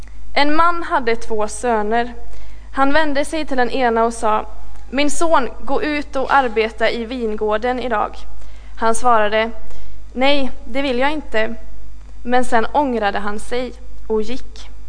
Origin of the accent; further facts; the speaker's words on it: Fristad, Västra Götaland County, Sweden; now in Stockholm, Sweden; och jag kommer ifrån Fristad som ligger lite utanför Borås. Men just nu så bor jag i Stockholm och pluggar till pastor på Teologiska högskolan.